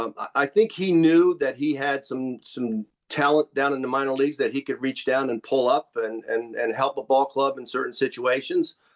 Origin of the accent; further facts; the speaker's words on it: Miami, Florida, United States; And so I was born and raised in Miami